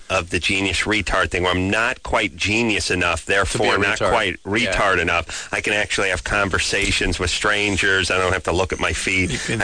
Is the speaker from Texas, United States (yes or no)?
no; California, United States; I grew up in the Valley. Everybody I know lived in some, you know, one-bedroom dump in Van Nuys.